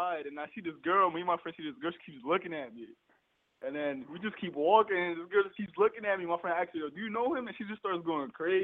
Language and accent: English; Reading, Pennsylvania, United States; I'm from Reading, PA.